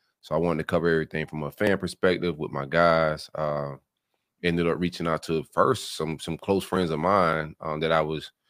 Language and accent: English; Florida, United States; Most of my friends down here in South Florida, I'm from South Florida, so most of my friends were Miami fans.